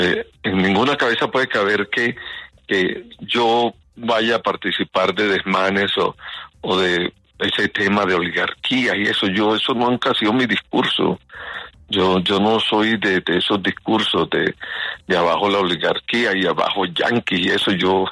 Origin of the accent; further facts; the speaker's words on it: Caribbean coast, Colombia; now in Bogotá, Colombia; Usted sabe que yo soy costeño y yo llevo 31 años en Bogotá